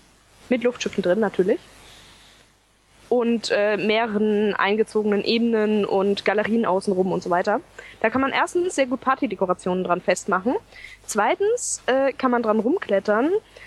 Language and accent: German; Berlin, Germany; Wir sind beide aus Berlin und ich mag sie.